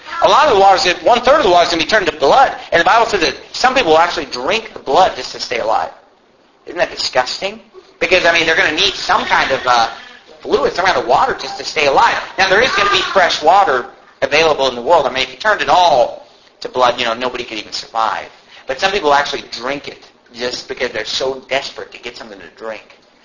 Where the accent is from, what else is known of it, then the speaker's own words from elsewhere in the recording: Sacramento, California, United States; I grew up in Sacramento, and I travel there a lot.